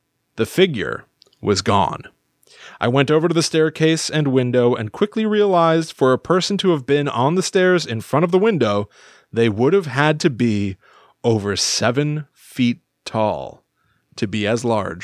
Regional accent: New Orleans, Louisiana, United States; There are quite a few ghost stories considering I grew up near New Orleans, and we had a paranormal investigation team until the pandemic started.

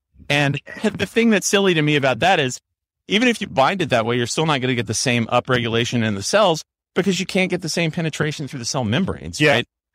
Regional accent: New Orleans, Louisiana, United States; You know, where I grew up in New Orleans, it's kind of similar, except it's more like, if you can catch it and you can deep fry it and bread it, you can eat it.

